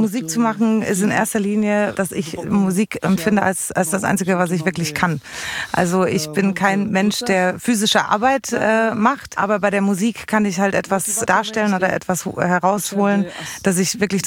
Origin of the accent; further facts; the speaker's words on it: Ploiești, Prahova, Romania; also born or lived in Bucharest; now in Sibiu, Romania; Ich komme eigentlich gar nicht aus Hermannstadt, sondern ich komme eigentlich aus Bukarest, bin dort geboren und bin in Ploiești aufgewachsen, das ist ganz in der Nähe von Bukarest, in einem Zentrum dort.